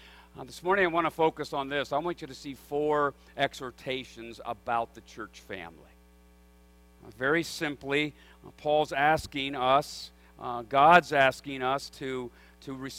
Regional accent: Pennsylvania, United States; I grew up in Pennsylvania, not only about an hour and a half out of a significant city in Pennsylvania.

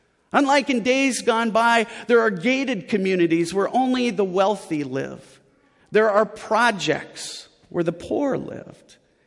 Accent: Minnesota, United States; Now, here's what I know growing up in Minnesota.

